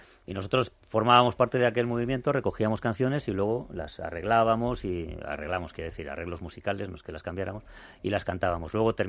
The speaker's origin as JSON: {"language": "Spanish", "town": "Burgos", "region": "Castile and León", "country": "Spain", "said": "Yo soy de Burgos, sí."}